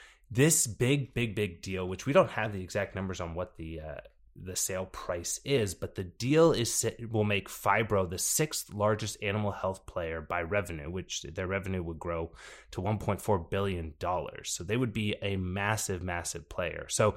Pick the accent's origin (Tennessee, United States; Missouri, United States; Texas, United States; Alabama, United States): Texas, United States; Dallas; CityVet, which is based in my hometown here of Dallas, Texas